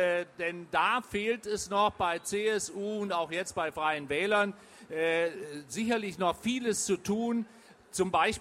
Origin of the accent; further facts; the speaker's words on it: Mainz, Rhineland-Palatinate, Germany; Ich war in meiner Heimatstadt in Mainz schon mal Stadtrat.